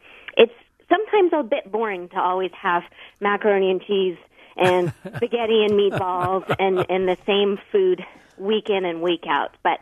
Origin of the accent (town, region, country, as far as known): California, United States